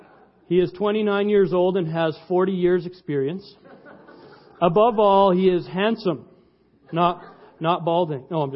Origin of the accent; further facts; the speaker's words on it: Canada; I'm a Canadian on missions.